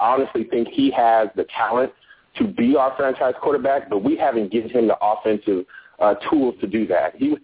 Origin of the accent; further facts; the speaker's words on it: Long Beach, United States; I call in often. I'm from Long Beach.